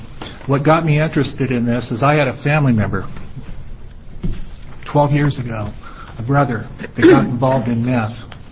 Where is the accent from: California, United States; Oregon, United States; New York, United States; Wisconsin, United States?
Oregon, United States; Salem; I'm from Salem, Oregon. I'm just a concerned citizen.